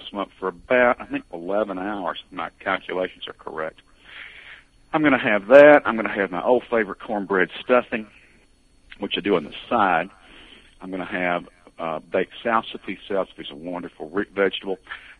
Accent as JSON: {"language": "English", "region": "Kentucky", "country": "United States", "tie": "born or raised there", "said": "Of course, I'm from Kentucky. I'm a Kentucky native. And I had a restaurant in Lexington for about 25 years"}